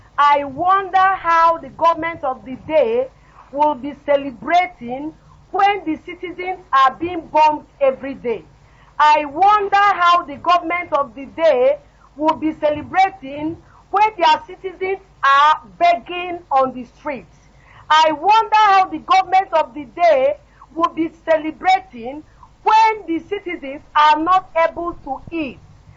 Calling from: Lagos, Nigeria; I am calling from Lagos, Nigeria.

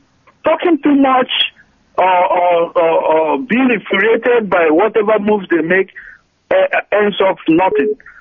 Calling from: Chicago, Illinois, United States; I'm calling from Chicago.

